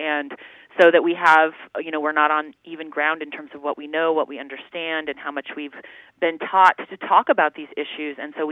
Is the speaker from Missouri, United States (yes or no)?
no; Denver, Colorado, United States; So I grew up in Denver, Colorado, at a time when busing was in place to ensure integration of schools.